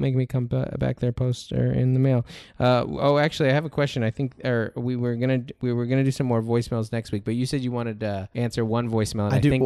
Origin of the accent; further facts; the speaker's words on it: Washington, United States; I'm from Western Washington.